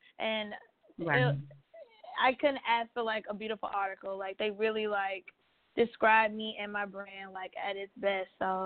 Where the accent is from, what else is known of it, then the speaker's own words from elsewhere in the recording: Birmingham, Alabama, United States; now in New York City, United States; I'm from Birmingham, Alabama. I moved up to New York City 4 years ago.